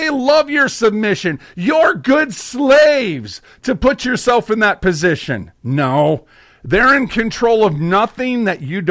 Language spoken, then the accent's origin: English; Minneapolis, Minnesota, United States; Oh, and for the record, I'm from Minneapolis.